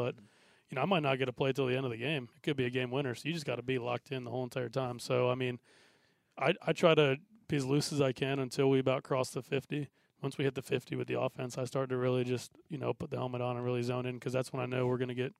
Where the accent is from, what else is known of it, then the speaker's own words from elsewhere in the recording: Wilmington, North Carolina, United States; back in my hometown of Wilmington this year.